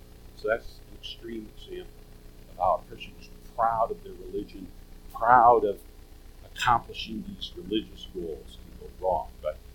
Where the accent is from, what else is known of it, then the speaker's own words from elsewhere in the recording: Mexico City, Mexico; I grew up in Mexico City